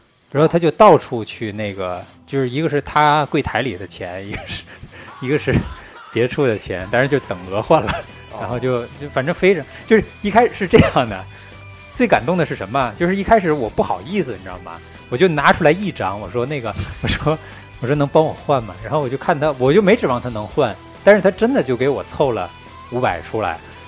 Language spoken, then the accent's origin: Chinese; China; 我说我是中国人。